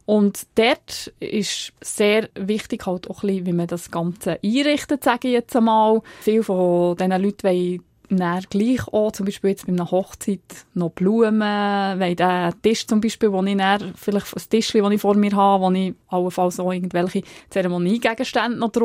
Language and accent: German; Switzerland; Bei uns in der Schweiz ist es manchmal schwierig mit dem Wetter.